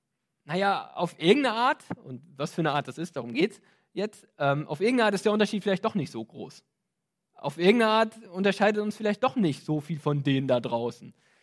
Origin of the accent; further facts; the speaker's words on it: Potsdam, Brandenburg, Germany; wir als Menschen hier in Potsdam. Wir als Potsdamer.